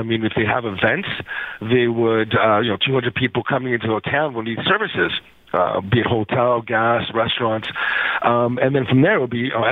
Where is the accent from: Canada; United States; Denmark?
Canada; Toronto, Ontario; Right, if I come from Toronto, I've been in developing for how many years